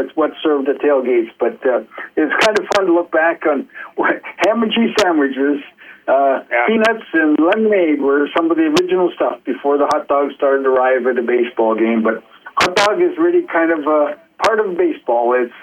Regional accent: Sault Ste. Marie, Ontario, Canada; So I grew up in Sault Ste. Marie, Ontario, and that was Saturday night.

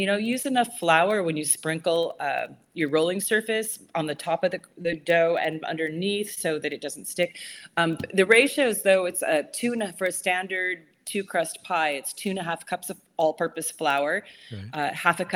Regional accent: Iowa, United States; My film kicks off with the fact that I got this pie baking job in Malibu and I had no qualifications. And I said, I'm from Iowa and I got the job.

